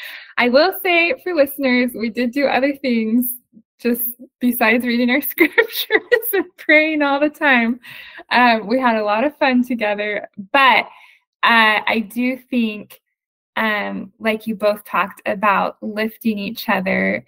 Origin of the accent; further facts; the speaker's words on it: San Diego, California, United States; And in part, I just like palm trees because I'm from San Diego and I love the beach.